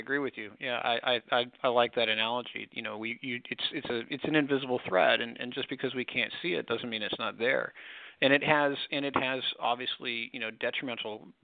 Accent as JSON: {"language": "English", "region": "Missouri", "country": "United States", "tie": "born or raised there", "said": "I read over the radio at the age of 12 in my hometown of Missouri, and so it was in high school."}